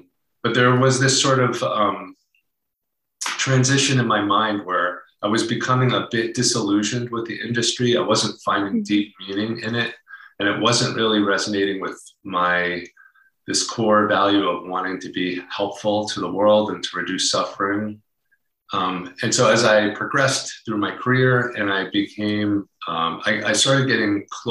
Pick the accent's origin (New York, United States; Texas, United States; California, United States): New York, United States; also born or lived in Seattle; So I grew up in New York. I was raised in just north of New York City.